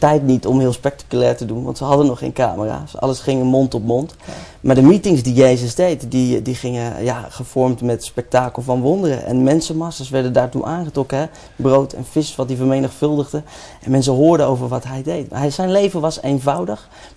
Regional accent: The Hague, South Holland, Netherlands; Ik groeide op in Den Haag.

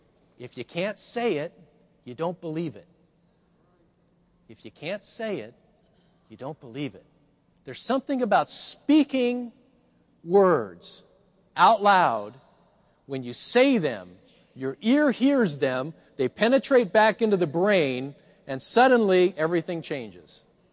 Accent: Colorado, United States; I grew up in Colorado. I went to a high school called Bear Creek High School. And our chief rival was Columbine High School.

